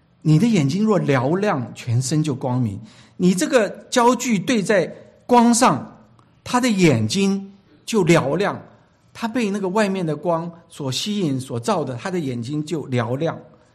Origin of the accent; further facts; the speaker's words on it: China; 就像我们中国人说的他的坏心，他是一个坏心人。